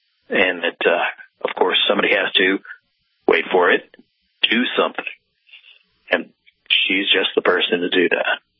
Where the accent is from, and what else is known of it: St. Louis, Missouri, United States; born or raised there